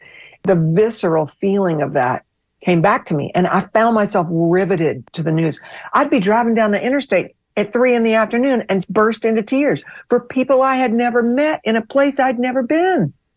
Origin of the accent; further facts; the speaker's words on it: Cross Lanes, West Virginia, United States; I'm from West Virginia. I grew up in Kanawha County, which is where the capital city is, Charleston. I grew up in a suburb of the capital city called Cross Lanes